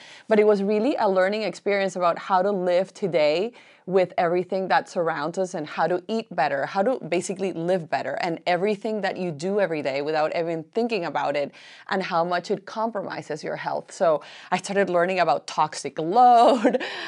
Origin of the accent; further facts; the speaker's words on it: Colombia; However, I am from Colombia and Latin women have like a very, a lot of appreciation for their beauty rituals.